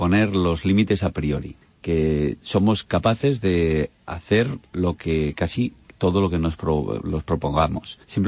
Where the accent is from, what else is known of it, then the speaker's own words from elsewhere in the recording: Aragon, Spain; Debe ser que soy maño